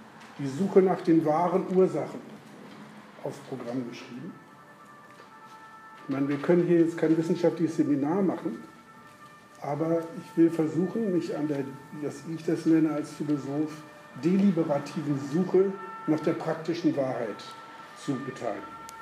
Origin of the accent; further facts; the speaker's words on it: Kiel, Schleswig-Holstein, Germany; als Kieler habe ich da ein bisschen Probleme